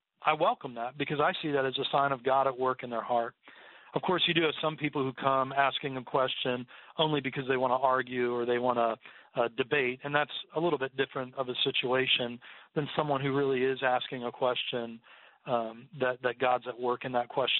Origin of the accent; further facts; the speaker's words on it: United States; am I only a Christian because I grew up in the United States and my parents were Christians?